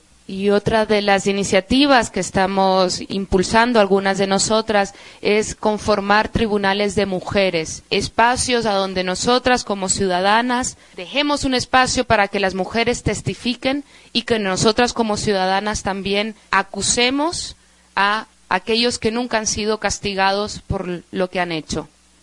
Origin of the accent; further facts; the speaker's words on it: Suriname; yo soy de Serbia